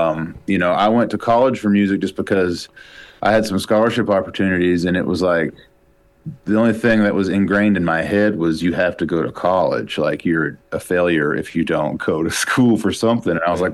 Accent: Kentucky, United States; Like my hometown, you know, is borders southeast West Virginia and is really close to the Ohio border, within, you know, a 30-minute drive

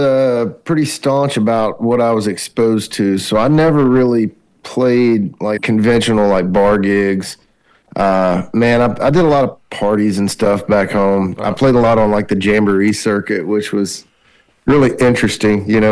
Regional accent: Arkansas, United States; moved away as an adult; now in Nashville, United States; I grew up in southeast Arkansas.

